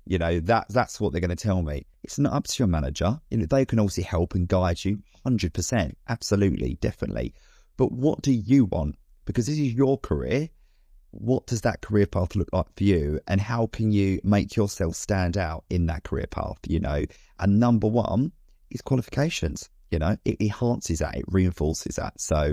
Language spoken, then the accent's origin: English; United Kingdom; But we're British at the end of the day.